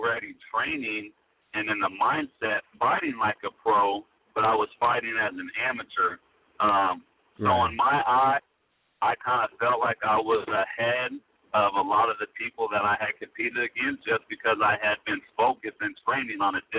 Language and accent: English; Sacramento, California, United States; Yeah, it is. I'm actually born and raised in Sacramento. This is where I've been my entire life.